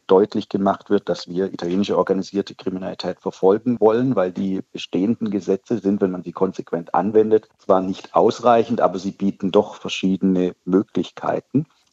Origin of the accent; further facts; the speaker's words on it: Baden-Württemberg, Germany; Zunächst ist es so, ich komme aus Baden-Württemberg ursprünglich und habe deswegen diese Region besonders im Blick.